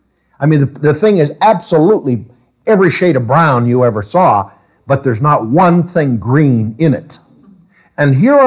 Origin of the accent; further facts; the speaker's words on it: Pennsylvania, United States; You know, I grew up in Pennsylvania. Farms were 100 acres, 200, 300, maybe 400 acres is a big farm.